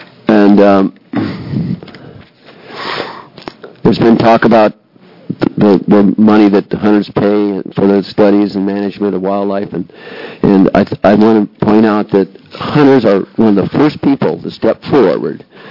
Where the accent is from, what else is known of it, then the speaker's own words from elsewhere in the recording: Marcola, Oregon, United States; I'm from Marcola, Oregon.